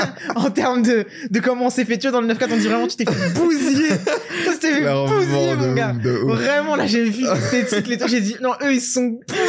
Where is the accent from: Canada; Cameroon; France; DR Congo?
France; Paris, Île-de-France; qui suis pas de Montreuil. Moi, je suis une sudiste, Paris-Sud.